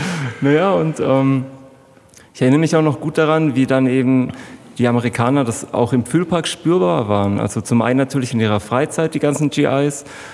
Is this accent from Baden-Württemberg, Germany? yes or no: yes; Heilbronn, Baden-Württemberg, Germany; Ja, einer deutschen Heilbronnerin. Geboren und aufgewachsen in Heilbronn, ganz genau. Am Füllpark in der Beutinger Straße, also wenn man die Katzensteige hochfährt, gleich rechts. Später sind wir dann in die Hegelmeierstraße gezogen. Das ist noch ein bisschen näher an den Weinbergen